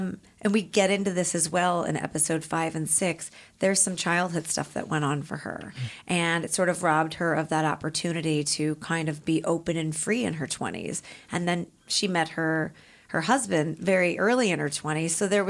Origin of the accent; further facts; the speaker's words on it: St. Louis, Missouri, United States; She was from New York. I was from St. Louis.